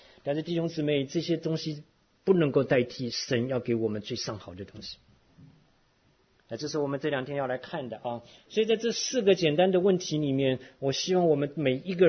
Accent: Taiwan; 像我们以前小的时候在台湾长大，那在台湾人中间最喜欢问的问题就是你吃饱没

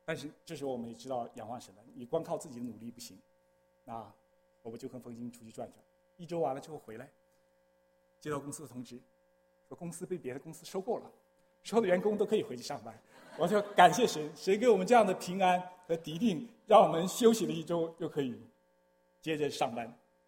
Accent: China; 我觉得这个顺服的功课对我们从大陆来的弟兄姐妹尤其难学

